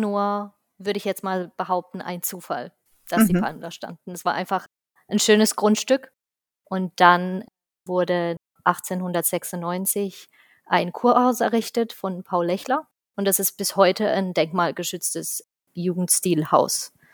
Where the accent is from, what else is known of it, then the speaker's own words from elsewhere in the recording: Seebach, Baden-Württemberg, Germany; Also ich bin im Schwarzwald aufgewachsen, im schönen Seebach, kenne mich daher auch im Schwarzwald aus, habe dort auch gearbeitet und meine Ausbildung im Schliffkopf Hotel in Baiersbronn absolviert. Danach hat es mich dann nach Düsseldorf verschlagen für mein Studium.